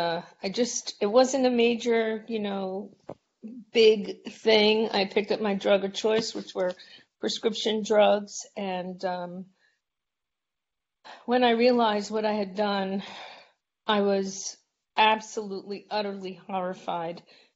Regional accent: United States; My story is I'm American. I lived in the States.

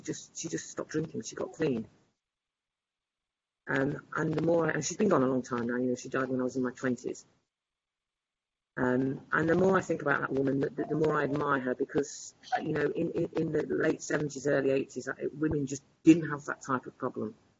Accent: North West England, United Kingdom; born there; I wasn't born in Leicester, I was born in Lancashire. And I liked it in Lancashire. I loved it there.

